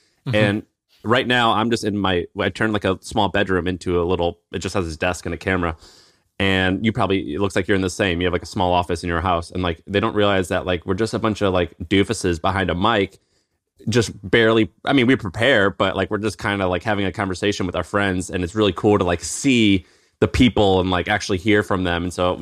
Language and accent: English; Tennessee, United States; accent: twang; And I had a little bit of a twang, you know, and people would kind of tease me. And I told them I'm from Tennessee